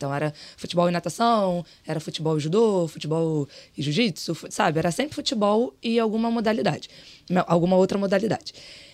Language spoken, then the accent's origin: Portuguese; Rio de Janeiro, Brazil; um time do meu bairro também, que é Cavalcante, eu sou suburbana, nascida e criada em Cavalcante